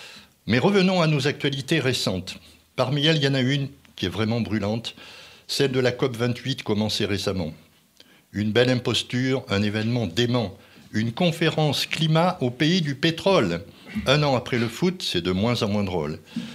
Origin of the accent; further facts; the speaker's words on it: Auvergne-Rhône-Alpes, France; Et que dire d'ici chez nous en Beaujolais ?